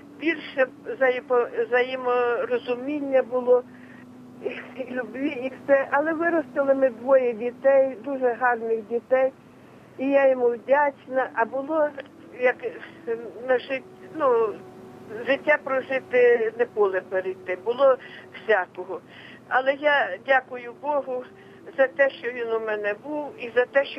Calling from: Zhytomyr, Zhytomyr Oblast, Ukraine

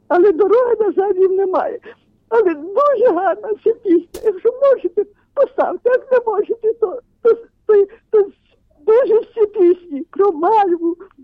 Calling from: Rivne, Rivne Oblast, Ukraine; Слава Ісусу Христу! Я з Рівного дзвоню. Мені багато дуже років.

